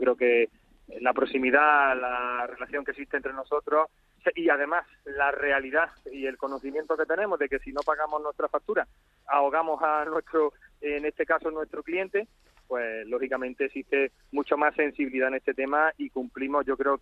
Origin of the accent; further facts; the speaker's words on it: Andalusia, Spain; Andalucía, lo recuerdo como andaluz porque me he quedado con el dato